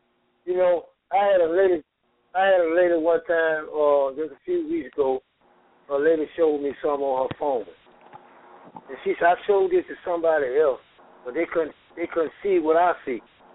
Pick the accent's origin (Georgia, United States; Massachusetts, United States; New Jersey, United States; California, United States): Georgia, United States; Atlanta; when I was growing up on Northside Drive in Atlanta on the west side